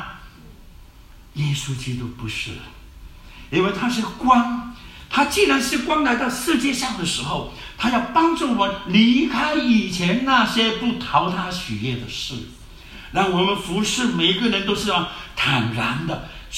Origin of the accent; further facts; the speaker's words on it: Fujian, China; now in Hong Kong; 因为我们是福建人呐、啊，那么福建人老人家就很想所有的孩子们都聚在一起，不要分开，所以呢，他们全部都到了加拿大